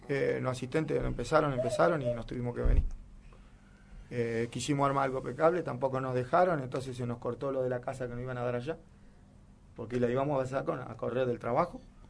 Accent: Santa Fe, Argentina; Nosotros somos de Santa Fe capital.

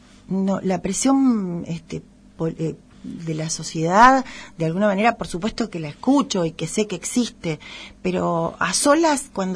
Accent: San Justo, Argentina; en San Justo, que es mi ciudad natal

